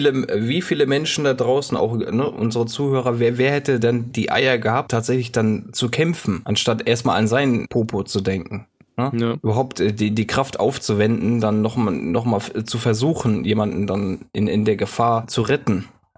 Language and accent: German; Bad Neuenahr-Ahrweiler, Rhineland-Palatinate, Germany; Meine Heimat, Bad Neuenahr, Ahrweiler, ist ja zu einer traurigen Berühmtheit geworden.